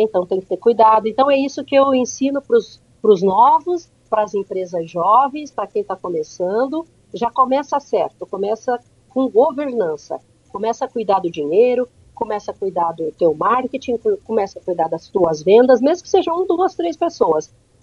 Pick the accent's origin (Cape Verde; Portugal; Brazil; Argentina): Brazil; Francisco Beltrão, Paraná; now in Londrina, Brazil; Eu nasci em Francisco Beltrão, eu sou lá do sudoeste do Paraná.